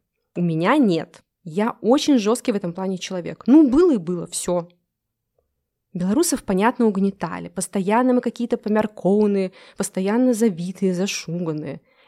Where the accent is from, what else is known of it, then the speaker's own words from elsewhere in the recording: Belarus; Ну да, не чувствую я себя в безопасности, но я же белорус.